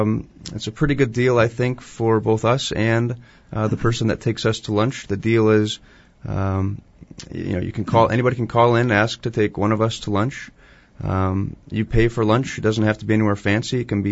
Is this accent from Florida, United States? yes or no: no; Green Bay, Wisconsin, United States; Yeah, I grew up in Green Bay, Wisconsin. Moved out to Colorado for college, went to law school in Madison, and kind of slowly made my way back home.